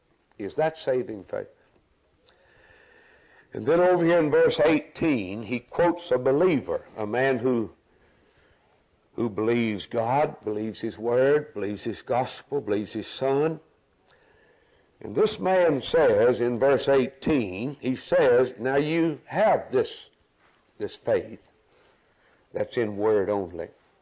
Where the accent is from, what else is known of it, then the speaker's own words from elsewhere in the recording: Alabama, United States; Doris and I grew up in Alabama, and that's my home state. I still love my home state.